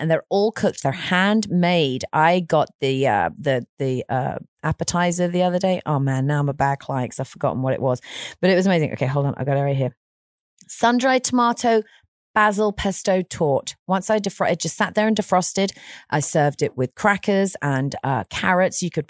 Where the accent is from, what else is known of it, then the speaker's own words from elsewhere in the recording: England, United Kingdom; And he knows I'm English.